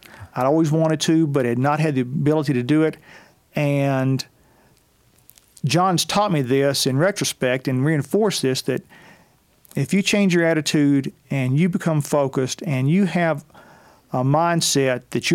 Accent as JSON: {"language": "English", "town": "Portland", "region": "Tennessee", "country": "United States", "tie": "born or raised there", "said": "my best friend that I grew up with back in Portland, Tennessee, David Jones, and I signed up."}